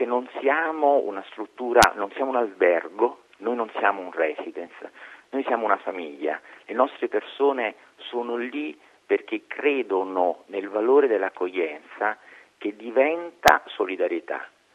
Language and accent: Italian; Naples, Campania, Italy; e da napoletano orgoglioso quale sono